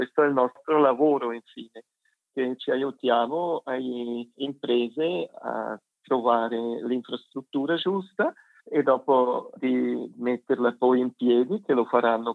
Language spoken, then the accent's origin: Italian; Poschiavo, Graubünden, Switzerland; Perché io sono da Poschiavo, no? E ho potuto, sono 40 anni che sono più a Poschiavo, ma adesso sono ritornato a casa